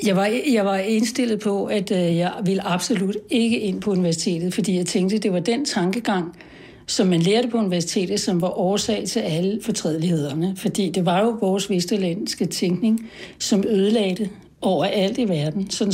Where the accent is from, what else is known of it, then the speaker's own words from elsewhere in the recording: Sorgenfri, Capital Region of Denmark, Denmark; jeg er også vokset op nord for København, i det, man kaldte akademikergetoen, i Sorgenfri. Og min far var direktør